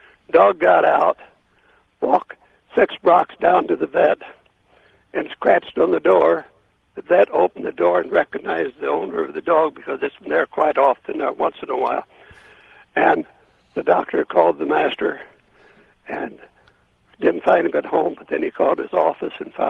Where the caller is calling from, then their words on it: Omaha, Nebraska, United States; from Omaha, Nebraska.